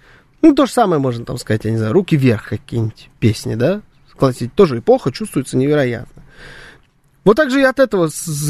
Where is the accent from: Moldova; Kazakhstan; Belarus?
Belarus; Мы невероятно гостеприимные, белорусы невероятно гостеприимные.